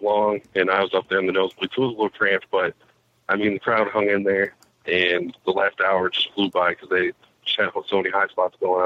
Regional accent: Iowa, United States; I'm from Iowa, so I love Seth Rollins.

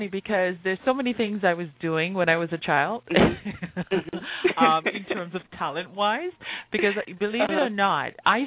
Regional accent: Montego Bay, Saint James, Jamaica; moved away; Well, I grew up in Jamaica, and that would be in Montego Bay.

